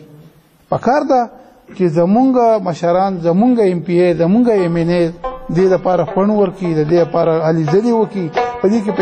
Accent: Pakistan; زه پاکستانی یم

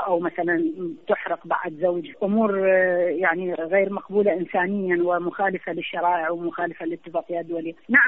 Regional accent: Iraq; احنا عندنا بالعراق

